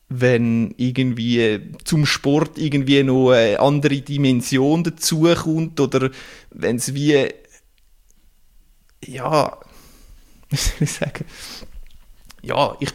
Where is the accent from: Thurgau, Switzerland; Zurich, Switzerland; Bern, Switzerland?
Zurich, Switzerland; Winterthur; Ich komme aus der Region Winterthur, kenne ein bisschen den Verein, habe mal mega nahe bei der Schützenwiese gewohnt